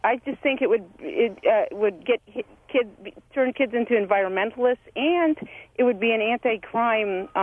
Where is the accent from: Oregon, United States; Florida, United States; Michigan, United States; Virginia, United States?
Michigan, United States; now in Brown Deer, United States; And so I live in Brown Deer, but I grew up in the Upper Peninsula, and I had what I consider an exquisite childhood.